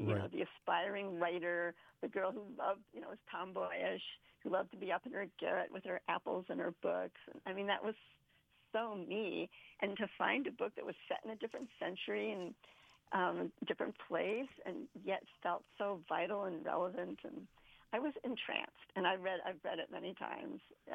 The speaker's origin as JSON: {"language": "English", "town": "Poughkeepsie", "region": "New York", "country": "United States", "tie": "born or raised there", "said": "I grew up in Poughkeepsie, New York, which is a small river city, and it had one main library."}